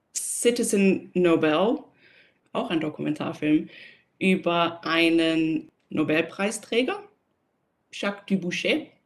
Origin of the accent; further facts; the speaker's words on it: Switzerland; Ich komme aus der Schweiz